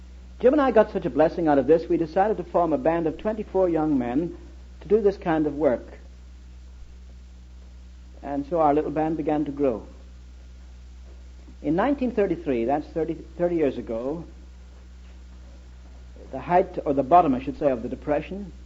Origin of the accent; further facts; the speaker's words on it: Ireland; born there; I was born in Ireland.